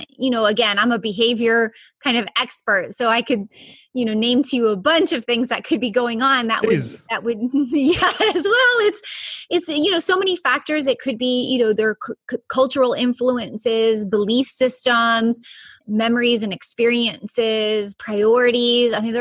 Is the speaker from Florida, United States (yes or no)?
yes; Florida, United States; also born or lived in Chicago; I was born in Chicago. My mom is from Cuba. My dad is from Uruguay. And I basically grew up most of my life in southern Florida.